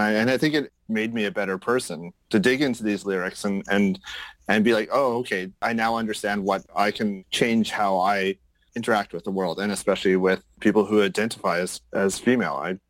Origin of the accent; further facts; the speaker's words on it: India; No offense, I'm from India.